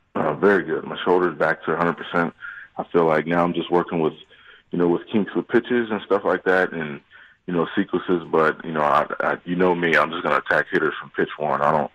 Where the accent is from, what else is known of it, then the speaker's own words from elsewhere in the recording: South Boston, Massachusetts, United States; Well, it came from my hometown. It was a 40-year, I would say, restaurant slash, you know, little business, home business. And he opened it up to the people of South Boston.